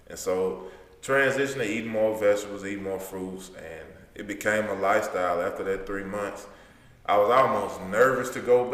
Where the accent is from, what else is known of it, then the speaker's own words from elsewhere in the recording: the South, United States; I was raised in the South too. So when we're raised in the South, our eating habits that we're taught from a young age mess us up